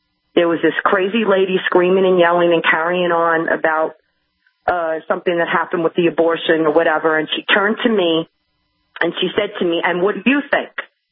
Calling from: New York, United States; I'm calling from New York, okay? I live in a suburb outside of New York.

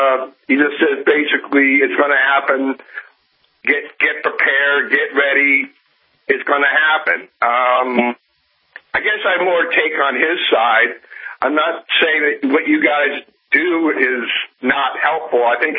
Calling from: Canada; Yeah, I'm calling from Canada, as I said.

